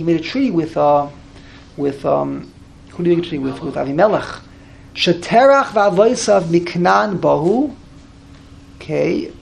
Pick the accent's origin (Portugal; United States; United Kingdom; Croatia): United States; New York City, New York; I grew up in the Lower East Side. And I came to Flatbush when I was probably 10 years old.